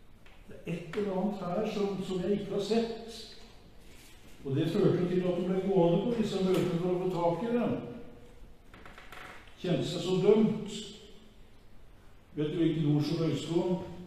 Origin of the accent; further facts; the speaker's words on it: Kragerø, Telemark, Norway; Jeg kjenner en eldre dame nede i Kragerø, en Sandedal, der jeg kommer fra.